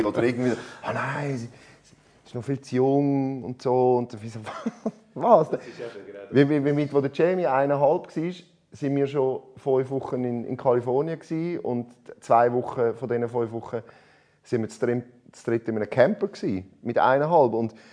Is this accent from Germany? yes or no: no; Zurich, Switzerland; wir sind beide aus Zürich.